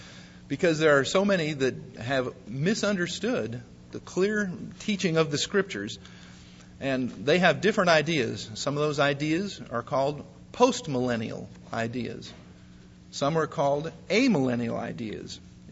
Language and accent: English; Syracuse, Nebraska, United States; the church that I grew up in Syracuse, Nebraska, St. John's United Church of Christ, Evangelical and Reformed.